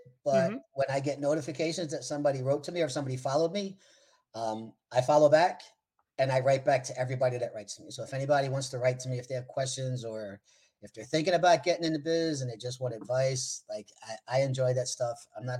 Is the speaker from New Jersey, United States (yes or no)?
yes; New Jersey, United States; I'm from Jersey.